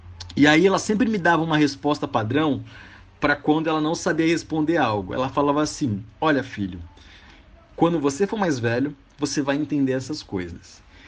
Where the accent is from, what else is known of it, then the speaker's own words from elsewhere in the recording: Cubatão, São Paulo, Brazil; eu tenho 20 anos, sou de Cubatão, São Paulo